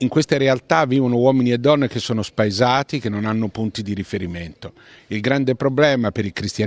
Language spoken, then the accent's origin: Italian; Mexico City, Mexico; Italian is a second language; Io vengo da Città del Messico, sono impressionato di questa grande città di 35 milioni di abitanti